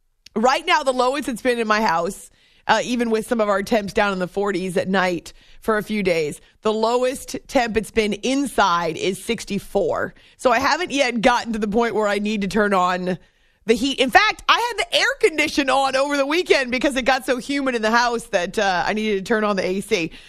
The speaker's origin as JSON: {"language": "English", "region": "New Hampshire", "country": "United States", "tie": "born or raised there", "said": "I grew up in New Hampshire, but it's the White Mountains in New Hampshire and the Green Mountains in Vermont."}